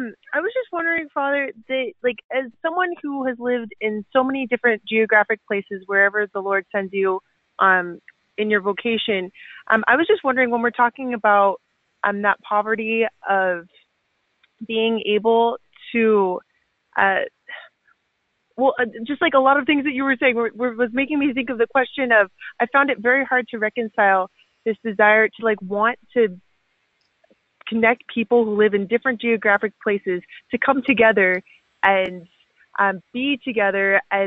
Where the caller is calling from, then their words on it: Folsom, California, United States; Folsom, California, Diocese of Sacramento.